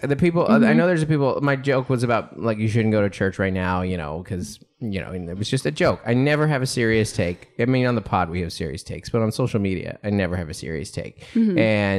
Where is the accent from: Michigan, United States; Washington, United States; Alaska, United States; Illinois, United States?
Washington, United States; Seattle; I was like, I'm from Seattle. There's no Yankee. There's no Yankee in me.